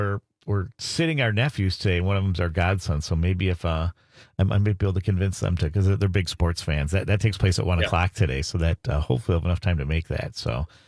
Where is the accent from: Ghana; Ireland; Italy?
Ireland; And of course, I know me being Irish and into the whole the mystical type of things, I guess I'm more prone to believe those types of things.